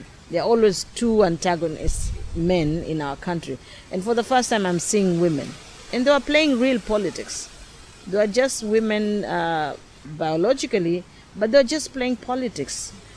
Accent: Mombasa, Mombasa County, Kenya; also born or lived in Toronto, Canada; came back to the country in 1996 to my hometown Mombasa. I was born and bred and schooled in Mombasa in the lower primary and high school. After graduation, I worked in Nairobi for about a year

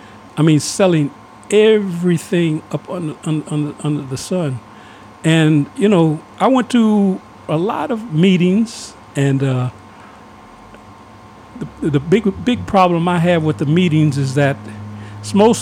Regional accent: California, United States; When I grew up in California, people were working, and my family had county jobs, so they have prescriptions.

